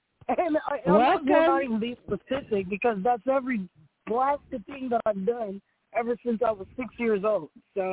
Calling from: Delaware, United States; Delaware. State of Delaware.

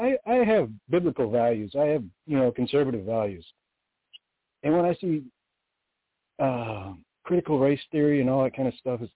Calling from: Michigan, United States; Okay. Yeah, I'm calling out of Michigan.

